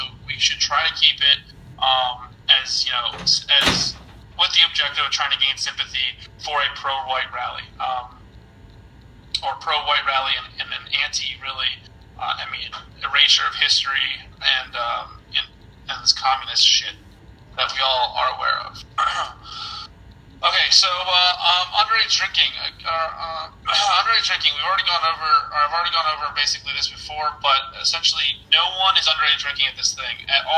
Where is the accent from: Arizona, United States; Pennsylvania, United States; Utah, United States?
Pennsylvania, United States; I mean, I'm from Pennsylvania, so I might not be used to the climate. I've been living in the South the last couple months